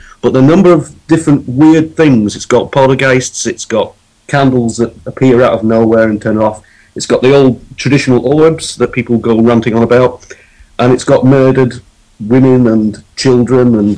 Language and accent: English; Preston, North West England, United Kingdom; near my hometown of Preston, near Manchester.